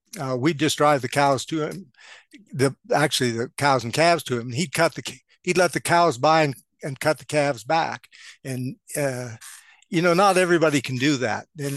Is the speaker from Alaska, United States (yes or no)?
no; Montana, United States; Well, I was raised over in the Madison Valley, over by Cameron and Ennis